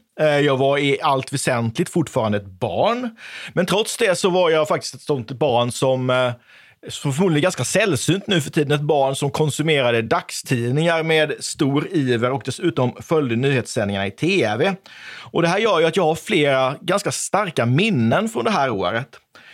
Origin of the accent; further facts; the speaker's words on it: Oskarshamn, Kalmar County, Sweden; jag är uppvuxen i Oskarshamn. Inte ganska nära, men ett par mil ifrån kärnkraftverket Simpvarp.